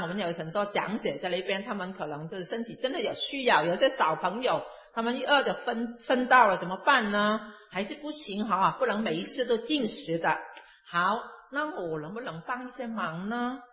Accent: Hong Kong; born there; first language Cantonese; Chinese is a second language; 我就讲得乱七八糟，因为我是在香港出生的，那我就讲广东话哈

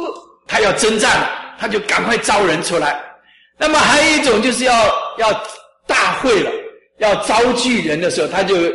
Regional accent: China; 或许像我们中国人讲的年年有余吧

